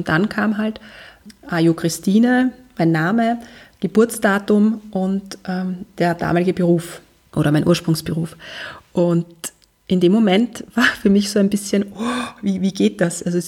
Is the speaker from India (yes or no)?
yes; South India, India; das Land, von wo ich herkomme. Das ist Südindien in der Pampa, das sind ein paar Hütten, also es gibt dort nicht sehr viel.